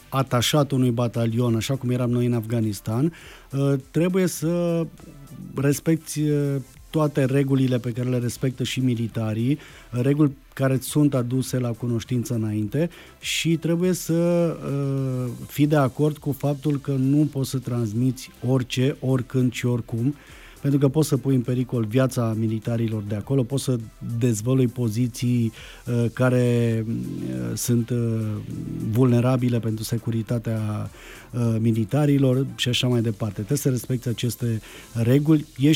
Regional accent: Hunedoara County, Romania; Păi eu vin din Valea Jiului.

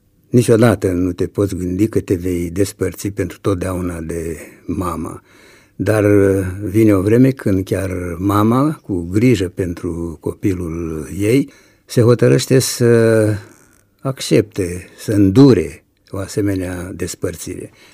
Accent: Bogata, Suceava County, Romania; Bogata fiind satul meu natal, Bogata din comuna Baia.

